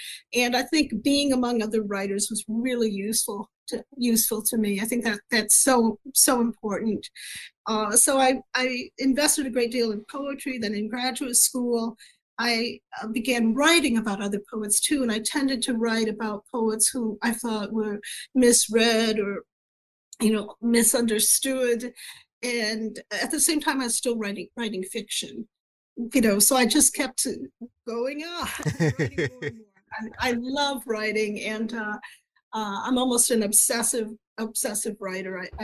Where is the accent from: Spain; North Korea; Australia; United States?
United States; Fowler, Michigan; moved away as an adult; now in Pennsylvania, United States; Well, for about the past 35 years, I've been living in Eastern Pennsylvania, but I'm actually from Fowler, Michigan. I grew up on a 140-acre farm there.